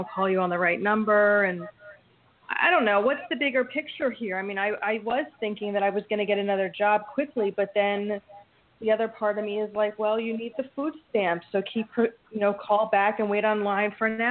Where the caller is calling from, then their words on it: New Jersey, United States; I'm calling from New Jersey.